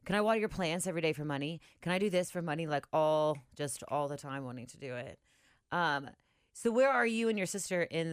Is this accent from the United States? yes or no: yes; White Oak, Ohio, United States; Did you know I'm from White Oak?